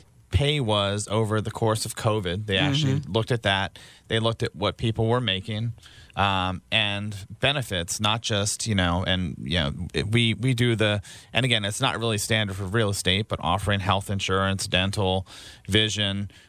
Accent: Baltimore, Maryland, United States; I grew up in Baltimore and I bought my first house here in Frederick. I ended up moving out to Carroll County because of affordability.

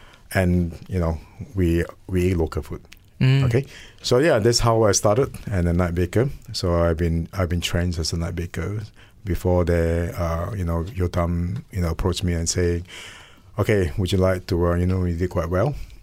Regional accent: Malaysia; English is a second language; as a Malaysian.

